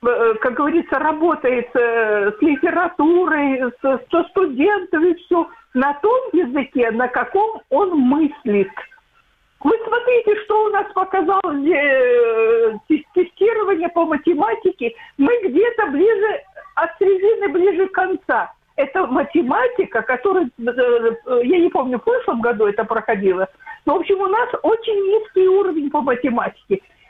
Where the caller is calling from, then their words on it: Dnipro, Dnipropetrovsk Oblast, Ukraine; Это Днепр